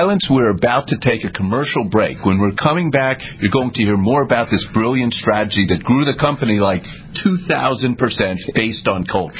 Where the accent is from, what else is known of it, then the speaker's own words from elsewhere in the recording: New York, United States; I grew up in New York, and those aren't the ones... Those are alien to me.